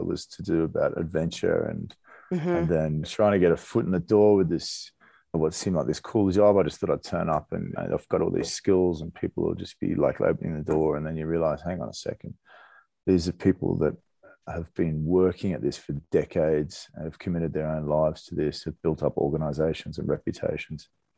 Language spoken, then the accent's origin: English; Australia; I grew up in Australia